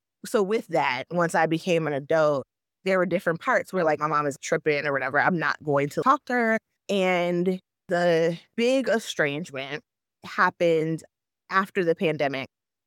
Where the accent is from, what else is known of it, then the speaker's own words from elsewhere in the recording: Michigan, United States; However, as a person, I grew up in Michigan, born and raised. My family is like not necessarily from Michigan. They were part of, like, of course, the Great Migration.